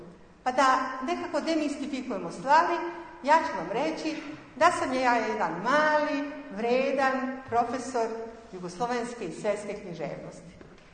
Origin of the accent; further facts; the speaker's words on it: Crvenka, Vojvodina, Serbia; Kao i vi, i ja sam iz jedne prosječne tradicionalne porodice, odgajana sam u Crvenki. Dakle, ja sam vaša Vojvođanka.